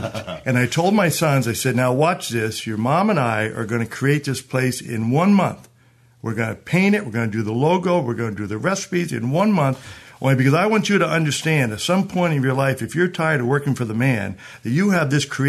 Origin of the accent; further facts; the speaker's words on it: New Jersey, United States; I was born and raised in Northwest New Jersey, so you think of hot dogs, you think of Coney Island.